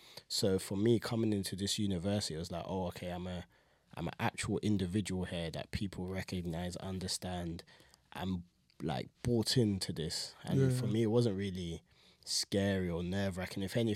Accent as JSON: {"language": "English", "region": "London", "country": "United Kingdom", "said": "I'm 28. I'm from South London originally, living in East"}